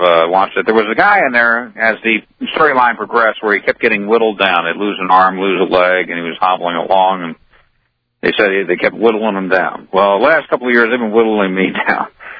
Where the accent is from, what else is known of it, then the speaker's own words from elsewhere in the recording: Arizona, United States; I am sitting here stuck in New Jersey. Can't go back to Arizona, which is my home state.